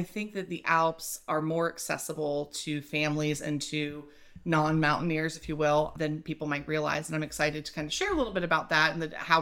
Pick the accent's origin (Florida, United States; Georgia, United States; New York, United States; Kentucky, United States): Florida, United States; So we're from Florida, where it's very flat.